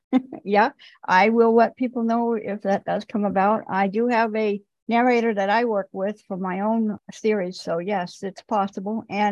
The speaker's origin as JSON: {"language": "English", "region": "New Hampshire", "country": "United States", "said": "I'm from New Hampshire originally, and snow is nothing. Okay. You have it 9 months out of the year."}